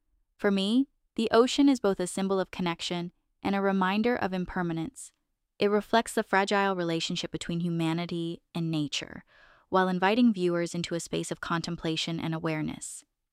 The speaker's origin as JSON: {"language": "English", "region": "Havana", "country": "Cuba", "tie": "born or raised there", "said": "Growing up in Havana, I was always aware of the fragility of things"}